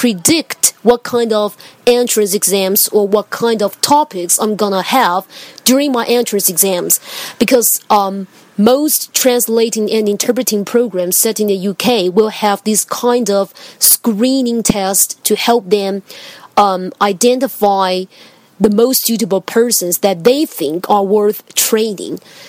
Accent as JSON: {"language": "English", "country": "Taiwan", "second_language": "English", "said": "I come from Taiwan."}